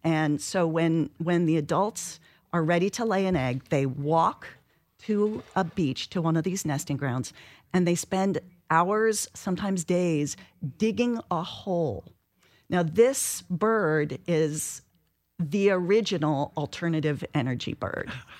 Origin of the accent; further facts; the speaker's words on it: Bainbridge Island, Washington, United States; moved away as an adult; also born or lived in East Coast; I grew up on Bainbridge Island in Seattle and then went to the East for college, spent close to 20 years in the East.